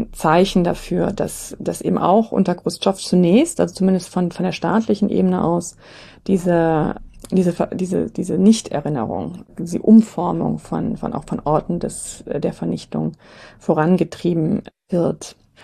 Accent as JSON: {"language": "German", "country": "Ukraine", "said": "Und gerade weil wir als Ukrainer, die immer wieder unter dem Druck der Russifizierung stehen"}